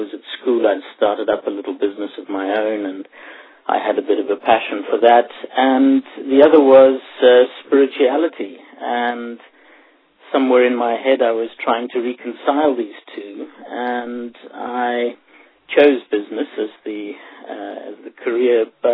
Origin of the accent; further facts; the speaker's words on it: Zimbabwe; also born or lived in South Africa; I grew up in Africa, in Zimbabwe and South Africa, and there were a lot of things going on while I was growing up.